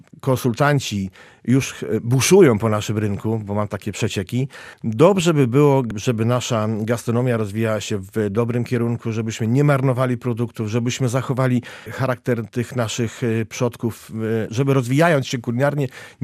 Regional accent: Pomeranian Voivodeship, Poland; to nie Francuzi wymyślili ciasto francuskie, tylko właśnie my, Kaszubi.

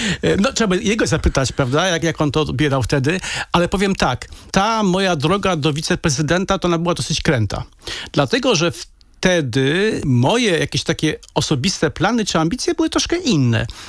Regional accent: Sopot, Pomeranian Voivodeship, Poland; ja się nie wywodzę z jakiegoś bogatego domu. Wychowałem się na tym właśnie sopockim podwórku i myśmy przez te 18 lat, o których pan wspomina, mieszkali z rodzicami w jednopokojowym, małym mieszkaniu, najpierw na ulicy Grunwaldzkiej lub Kilińskiego.

